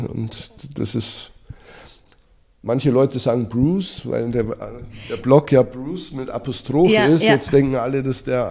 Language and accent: German; Bavaria, Germany; Als Bayer natürlich schon Biertrinker